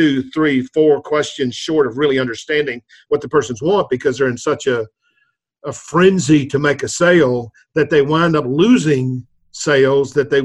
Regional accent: Virginia, United States; We're both from Virginia.

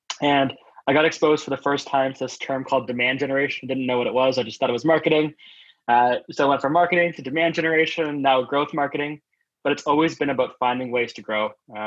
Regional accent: Vancouver, British Columbia, Canada; I started out in e-commerce growing up in Vancouver at a company called Indochino

